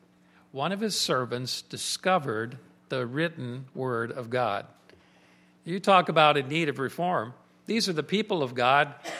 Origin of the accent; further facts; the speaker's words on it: St. Petersburg, Florida, United States; because as a kid, I grew up in St. Petersburg, Florida. I don't know if any of you have ever been to St. Petersburg.